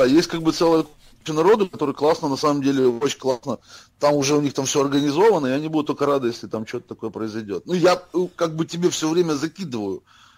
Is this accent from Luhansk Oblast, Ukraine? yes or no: no; Odesa, Odesa Oblast, Ukraine; Ну, блин, мы-то специалисты по рявканию, мы же одесситы, чё, как по-другому?